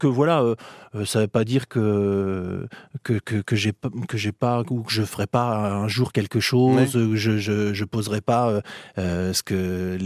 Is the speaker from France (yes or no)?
yes; Limeray, Centre-Val de Loire, France; je suis originaire du 37 quand même. Je suis né à Limeray. Limeray, il n'y a pas de maternité, hein, cela dit. Hein. Je suis né à la maison.